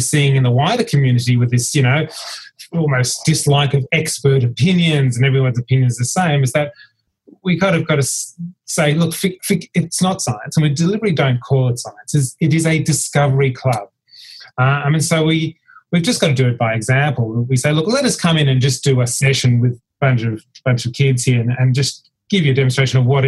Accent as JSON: {"language": "English", "town": "Canberra", "region": "Australian Capital Territory", "country": "Australia", "tie": "born or raised there", "said": "I grew up in Canberra. I was naturally curious."}